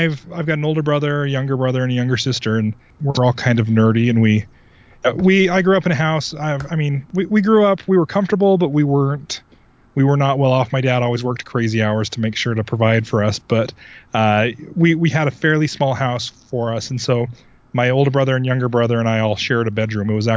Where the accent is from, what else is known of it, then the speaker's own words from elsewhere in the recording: Salt Lake City, Utah, United States; I grew up in Salt Lake City, and then for 2 years I served an LDS mission in California